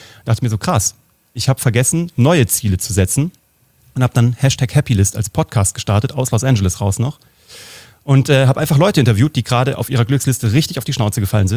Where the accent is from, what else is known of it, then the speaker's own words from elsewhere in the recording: Kassel, Hesse, Germany; ich komme aus Kassel